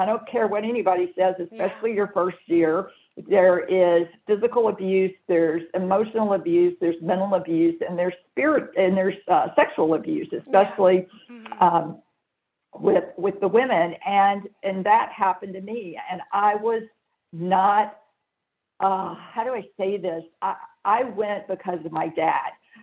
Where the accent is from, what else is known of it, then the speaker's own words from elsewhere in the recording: Jackson, Mississippi, United States; Well, I grew up in the South, the Deep South, Jackson, Mississippi, and, you know, it's part of the Bible, Southern Baptist.